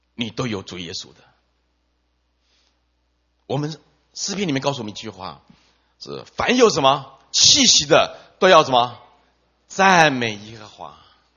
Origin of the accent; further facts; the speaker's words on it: Hsinchu, Taiwan; 我特别回到我的老家，算了，我的老家在新竹